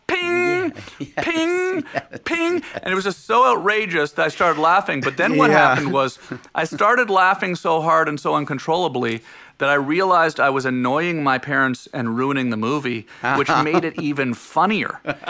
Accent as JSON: {"language": "English", "country": "Canada", "tie": "born or raised there", "said": "Growing up in Canada"}